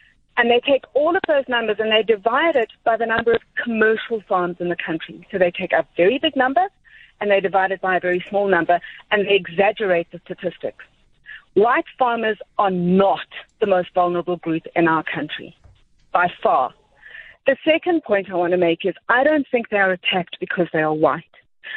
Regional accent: South Africa; I'm not Australian. I'm South African. I don't call myself an African. That's a different thing. But I am South African. I believe in this country. I own land.

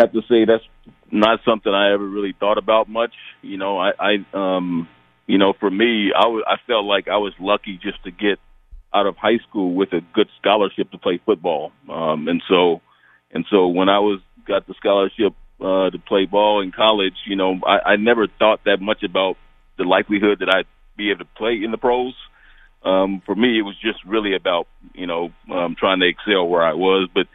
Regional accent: Kansas, United States; Like you said, I grew up in Kansas, and they were always beating up on the Chiefs

